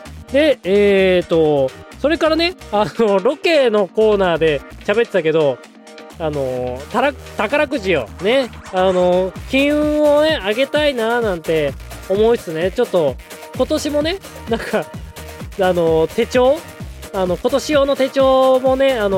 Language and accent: Japanese; Hokkaido, Japan; 私の故郷北海道のね札幌雪まつり